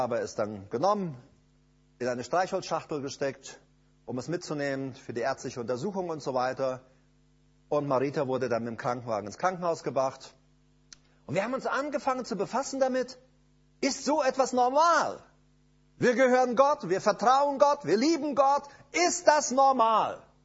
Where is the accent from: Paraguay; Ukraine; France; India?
Paraguay; Und ich komme ja nun mal aus Paraguay und ich bin so ein Taubenfan. Also ich habe in Paraguay immer Tauben gehabt.